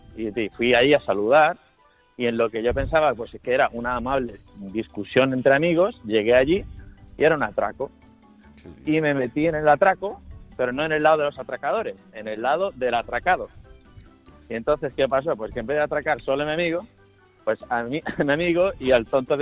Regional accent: Algeciras, Andalusia, Spain; yo soy un tío pues muy normalito, yo soy de Algeciras.

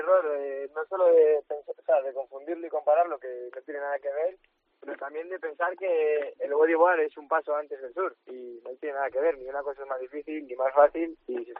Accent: Soto de la Marina, Cantabria, Spain; Sí, soy de Soto de la Marina, pero además trabajo en el ayuntamiento de Piélagos en verano dando clases a niños pequeños.

